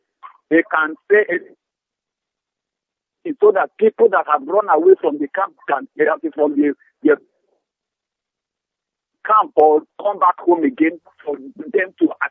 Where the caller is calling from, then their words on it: Lagos, Nigeria; In Lagos.